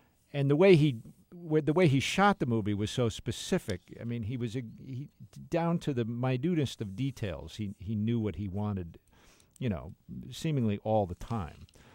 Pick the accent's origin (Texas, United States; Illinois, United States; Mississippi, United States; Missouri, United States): Illinois, United States; Rolling Meadows; I grew up in Rolling Meadows, Illinois. That's uh-huh. where I grew up.